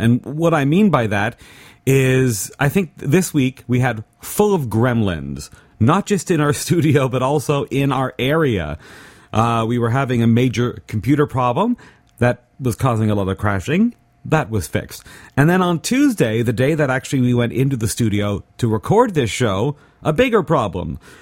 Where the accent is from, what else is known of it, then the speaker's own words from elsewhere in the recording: Montreal, Quebec, Canada; That's because I grew up in Montreal.